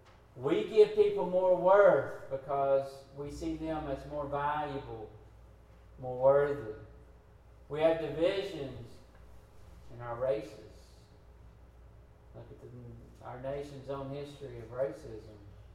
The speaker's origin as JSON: {"language": "English", "region": "the South", "country": "United States", "said": "I'm not more valuable because I'm a Southerner."}